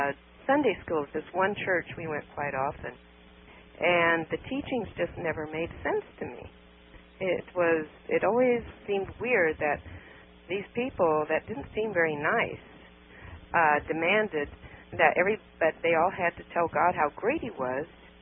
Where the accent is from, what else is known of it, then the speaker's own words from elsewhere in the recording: Glendale, California, United States; born there; I was born here in California in Glendale when it was this lovely, lovely area with trolley cars and no smog.